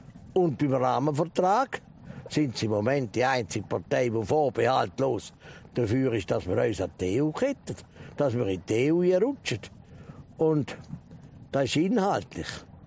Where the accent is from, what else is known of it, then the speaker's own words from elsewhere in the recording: Switzerland; Und wir sind doch Schweizer.